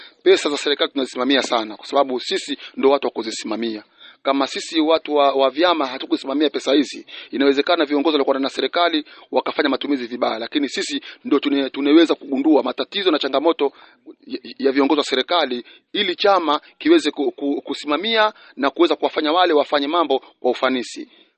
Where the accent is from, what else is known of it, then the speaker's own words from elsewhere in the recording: Stahabu, Tanzania; Mimi nimetokea kata ya Mikinguni, mzaliwa wa kijiji cha Stahabu, na nina umri wa miaka karibu 42 mpaka sasa.